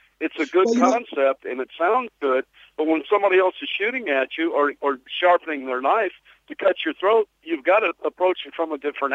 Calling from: Kansas, United States; Well, I'm calling in from Kansas, right in the center of the country.

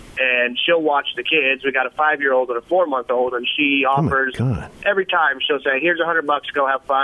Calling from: Melbourne, Iowa, United States; I am actually on my way to work. I'm in Melbourne, Iowa right now.

